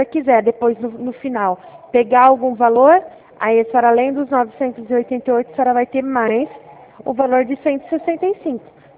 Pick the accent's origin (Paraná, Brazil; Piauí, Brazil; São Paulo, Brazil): São Paulo, Brazil; Ribeirão Preto; Eu sou da cidade de Ribeirão Preto.